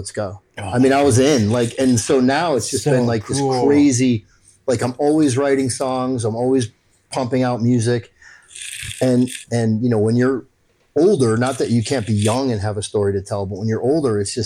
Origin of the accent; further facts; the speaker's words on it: East Coast, United States; I'm from the East Coast.